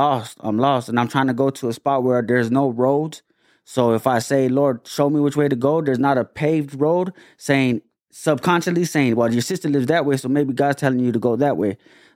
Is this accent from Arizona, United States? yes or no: yes; Florence, Arizona, United States; born there; I was born in Florence, Arizona.